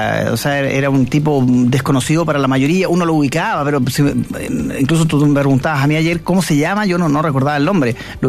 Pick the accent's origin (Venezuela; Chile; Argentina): Chile